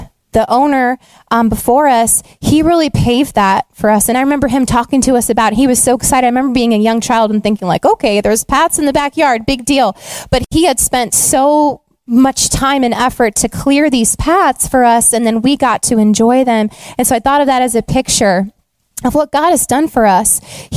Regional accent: Massachusetts, United States; I grew up in Massachusetts and I lived the longest on Cape Cod.

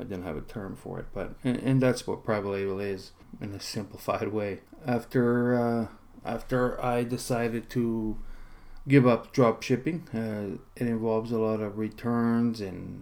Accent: Portugal; moved away as an adult; also born or lived in Ontario, Canada; now in Canada; In the late 70s, I was born in Ontario, Canada. I moved to Europe when I was five to Portugal. And I lived there for 25 years. It's a beautiful place. Then in 2006, I moved back to Canada.

